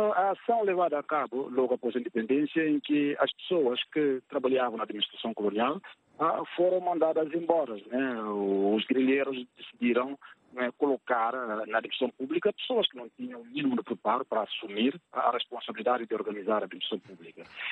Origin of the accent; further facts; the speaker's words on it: Guinea-Bissau; nós, enquanto guineenses, não assumimos a nossa responsabilidade